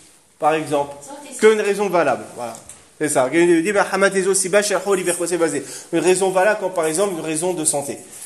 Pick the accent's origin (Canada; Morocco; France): Morocco; Je suis un séfarade. Je suis marocain. Bon, je suis un séfarade.